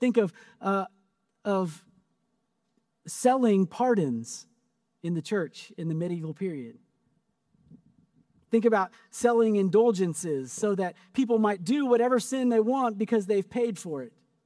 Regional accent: Kearney, Missouri, United States; Some of my earliest memories of church are in my hometown, Kearney, Missouri, the hometown of Jesse James.

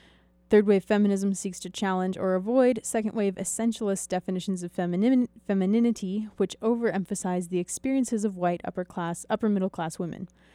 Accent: Arkansas, United States; now in California, United States; I grew up in Arkansas, worked there for 15 years in a laundry, moved to California.

